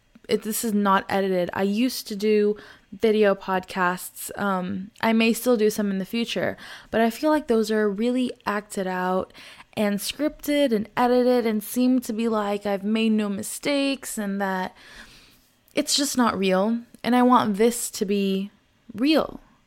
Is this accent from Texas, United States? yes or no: yes; Dallas, Texas, United States; as a woman, as a Muslim American who was born and brought up in Dallas, Texas.